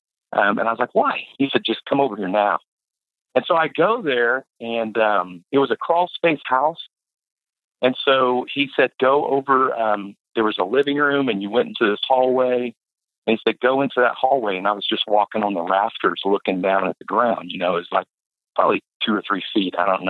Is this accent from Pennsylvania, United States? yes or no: no; Tulsa, Oklahoma, United States; But the house that I grew up in was in Red Fork, and it was one of the oldest houses in Red Fork.